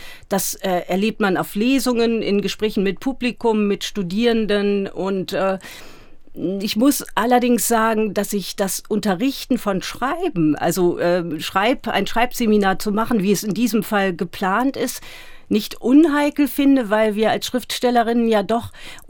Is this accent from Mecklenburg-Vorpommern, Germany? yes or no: no; Hamelin, Lower Saxony, Germany; now in Berlin, Germany; Ich komme aus Hameln an der Weser im Weserbergland und bin dann 1986 nach Berlin gekommen. Aus Liebesgründen.